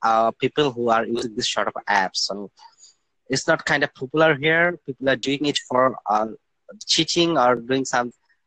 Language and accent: English; Bangladesh; because I am from Bangladesh where this culture haven't started yet.